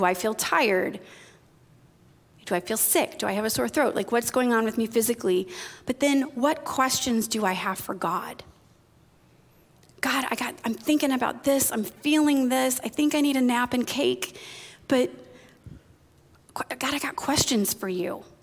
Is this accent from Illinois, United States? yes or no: no; Indiana, United States; My dad, I'm from Northwest Indiana.